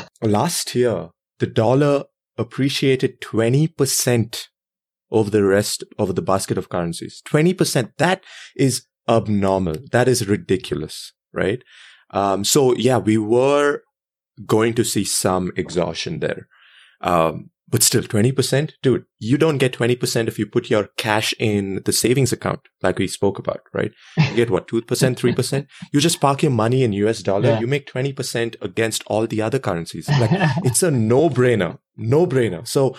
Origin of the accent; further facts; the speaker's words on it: India; Like growing up in India, you're like, oh, you know what?